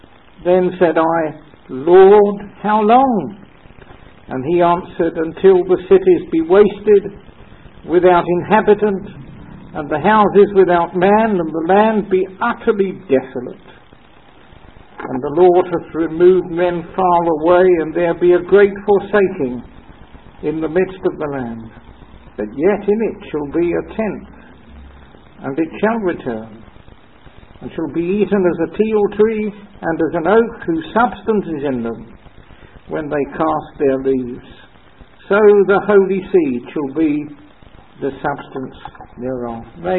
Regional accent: England, United Kingdom; But it actually means, of course, that I'm an Englishman. And I'm in favour of keeping the English coinage.

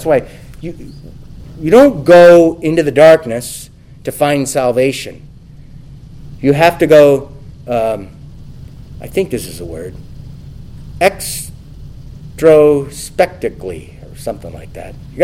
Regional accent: California, United States; I grew up in the Central California. There was dense fog there for 2 months out of the year

